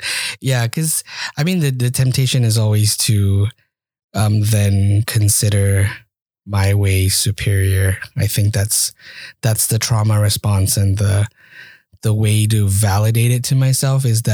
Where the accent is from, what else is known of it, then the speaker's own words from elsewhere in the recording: Malaysia; So the Indian side and the Chinese side, and then growing up in Southeast Asia with a very unique Malaysian kind of mix, and then not being fully anything kind of informed my perspective on growing up.